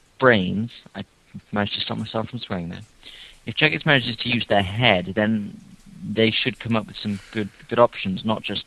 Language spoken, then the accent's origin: English; United Kingdom; I'm British.